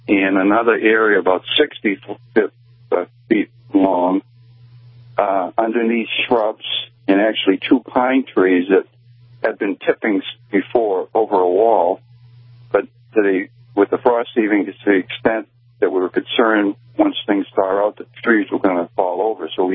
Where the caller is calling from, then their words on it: New Hampshire, United States; I'm calling from New Hampshire, calling about, I think, a unique problem.